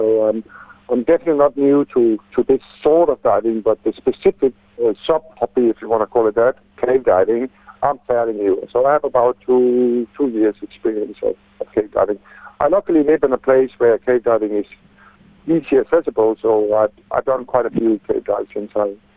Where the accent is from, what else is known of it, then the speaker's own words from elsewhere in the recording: Denmark; now in Koh Tao, Thailand; I'm originally from Denmark, up on the northern hemisphere of the globe, opposite you guys, and I have lived in Thailand and worked as a scuba diving instructor for the past 11 years.